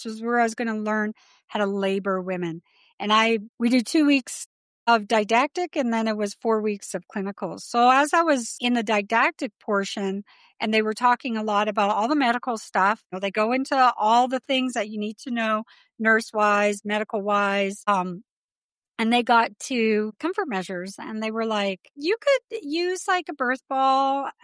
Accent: British Columbia, Canada; now in United States; because I married an American Navy sailor and I was from Canada.

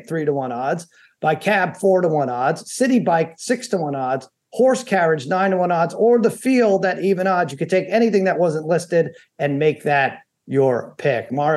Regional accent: Brooklyn, New York, United States; born there; Yes, I was born in Brooklyn.

